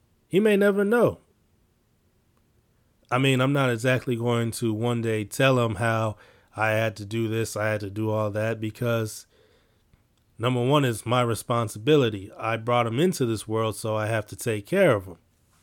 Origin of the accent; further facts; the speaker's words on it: Chicago, Illinois, United States; I'm from Chicago.